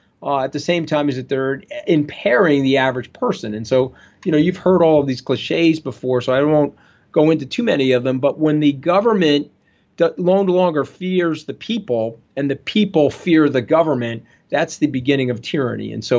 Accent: New York, United States; born there; only a New Yorker, he was born in Queens, I was born on Long Island, only a New Yorker can really identify

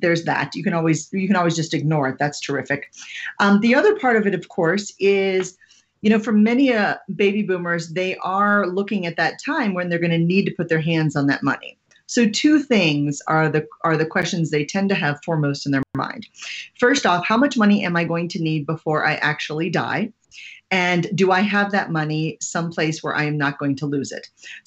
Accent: Texas, United States; even though I'm from Texas and, you know, I could probably use some Botox

